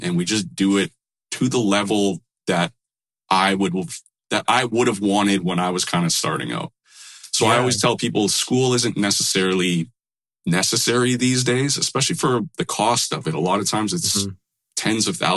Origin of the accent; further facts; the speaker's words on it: Winnipeg, Manitoba, Canada; because I grew up in Winnipeg and I moved here like just to kind of do that 1 year of school.